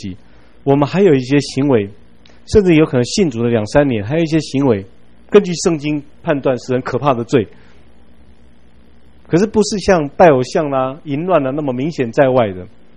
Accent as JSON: {"language": "Chinese", "country": "Taiwan", "said": "我们台湾人都说生前一粒豆看牙需要拜低头"}